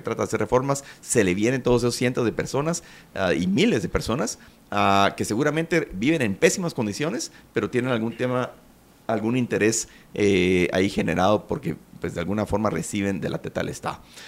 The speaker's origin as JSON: {"language": "Spanish", "country": "Guatemala"}